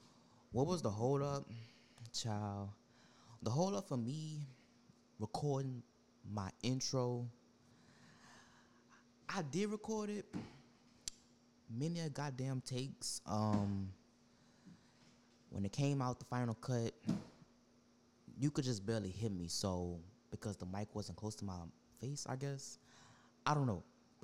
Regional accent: New Orleans, Louisiana, United States; But, yeah, I'm from New Orleans, born and raised. 21.

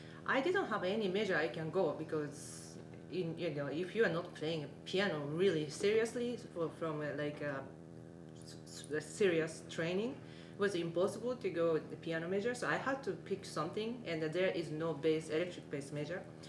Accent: Japan; English is a second language; Okay, so I grew up in Japan

